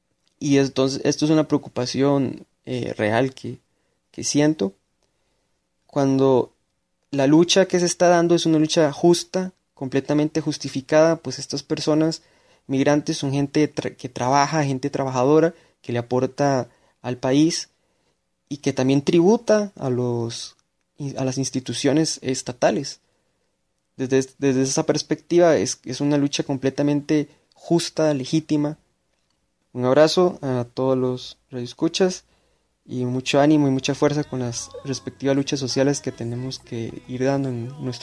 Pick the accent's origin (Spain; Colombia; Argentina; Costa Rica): Costa Rica; soy ciudadano costarricense